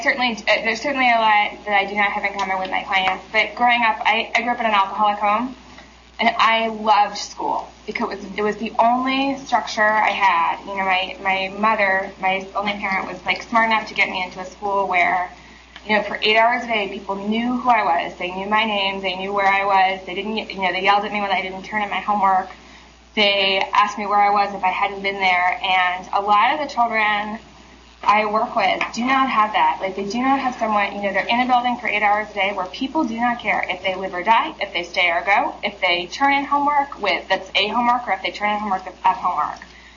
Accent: New York City, New York, United States; I speak very fast because I'm from New York City, so I'm going to try and slow down.

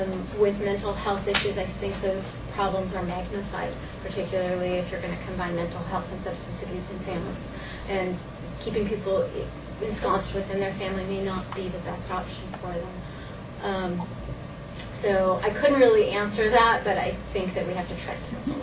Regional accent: New Mexico, United States; and New Mexico is I'm from New Mexico, and I happen to know it's like 99% wild, right?

